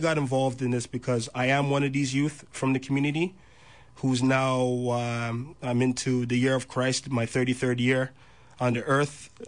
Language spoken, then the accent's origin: English; Toronto, Ontario, Canada; the members who started this group were all born and raised in the Jane and Finch community and went to the various schools in the area.